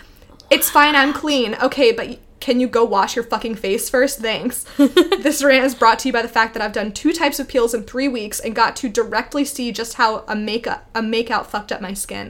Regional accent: Redmond, Washington, United States; But I grew up in Redmond, and across the street was a family

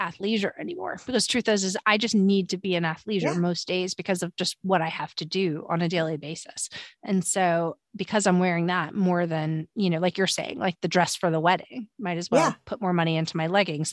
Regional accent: New York, United States; I'm telling you, as a New Yorker, you're going to have to do it, because how do you wear a skirt?

